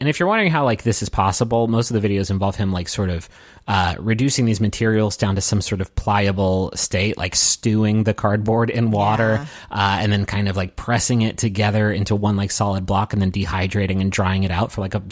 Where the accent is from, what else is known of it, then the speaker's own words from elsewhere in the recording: Appalachia, United States; I think I say mobiles, but I'm from Appalachia and say like 40% of words incorrectly.